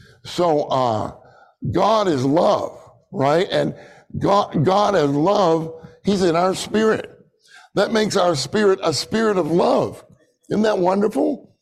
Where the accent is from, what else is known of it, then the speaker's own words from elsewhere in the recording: Pittsburgh, Pennsylvania, United States; Dick Taylor and I grew up in Pittsburgh together, you know, Pittsburgh area.